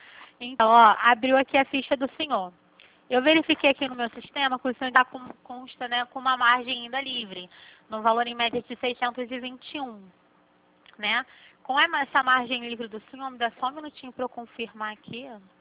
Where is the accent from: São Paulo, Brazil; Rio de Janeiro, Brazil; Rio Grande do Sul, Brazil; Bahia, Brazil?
Rio de Janeiro, Brazil; accent: carioca; Eu sou carioca, deu pra perceber?